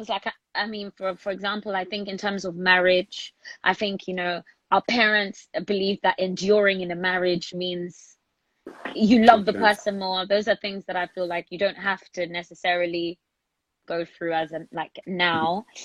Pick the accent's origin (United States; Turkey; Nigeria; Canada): Nigeria; Growing up in Nige was it was amazing. I mean, I didn't know anything else, so all I knew was Nigeria.